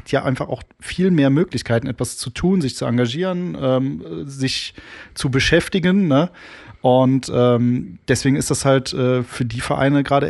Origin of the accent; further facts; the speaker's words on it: Bruchhausen, Germany; also ich bin aus Bruchhausen